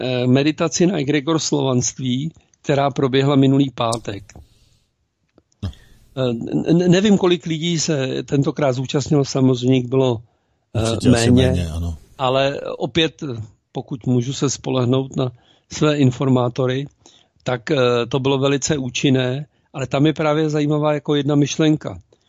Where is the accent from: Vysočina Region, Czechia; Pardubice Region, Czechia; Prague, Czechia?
Prague, Czechia; já jsem dlouholetý Pražák, jo, takže rodilý